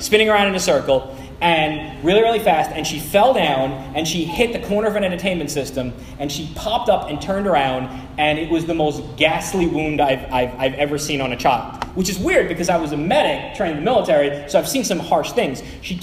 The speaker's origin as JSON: {"language": "English", "town": "Manhattan", "region": "New York", "country": "United States", "tie": "born or raised there", "said": "I know a lot of people in my hometown, Manhattan, felt that way when the towers fell. And we had friends in the towers. I had friends in the towers."}